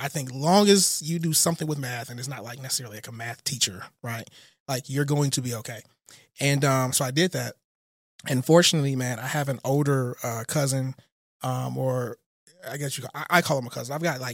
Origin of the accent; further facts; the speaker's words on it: Houston, Texas, United States; also born or lived in Michigan / Texarkana; I was born in Michigan, but raised most of my young childhood in Houston.